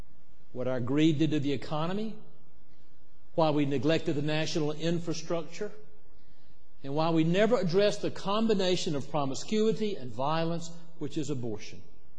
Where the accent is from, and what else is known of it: South Carolina, United States; born or raised there